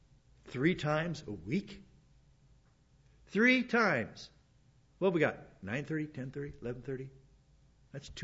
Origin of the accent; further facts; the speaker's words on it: Arkansas, United States; I thought I was in paradise because I came from Arkansas.